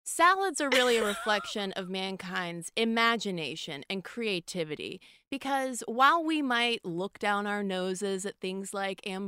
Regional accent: the South, United States; The reason why I love a salad so much is because I'm from the South.

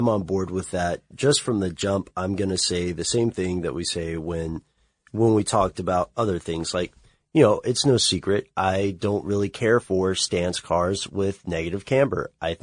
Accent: the South, United States; You know, I grew up in the South, and I also don't make much of a secret of it.

